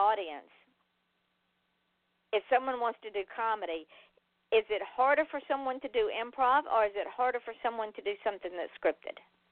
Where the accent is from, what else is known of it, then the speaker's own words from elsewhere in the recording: Georgia, United States; I mean, because rednecks, I'm from the South. I'm from Georgia.